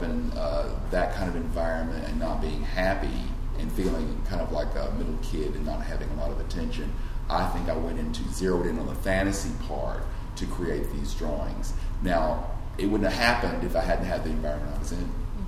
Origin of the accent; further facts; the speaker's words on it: the South, United States; I think it's very important to remember growing up in the South and not having a lot of things.